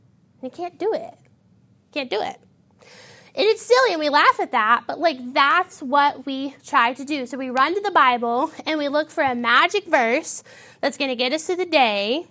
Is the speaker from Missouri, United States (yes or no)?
yes; St. Louis, Missouri, United States; moved away; So I'm from St. Louis. And when I lived in St. Louis, the last house I lived in, Andrew and I built it.